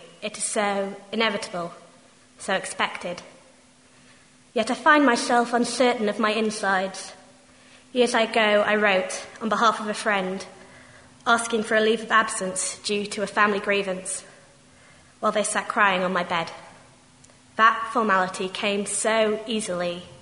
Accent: Yorkshire and the Humber, United Kingdom; I'm from Yorkshire

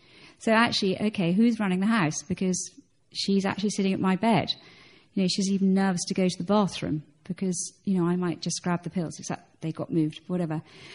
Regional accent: England, United Kingdom; we're very bad as English, and we say we're fine.

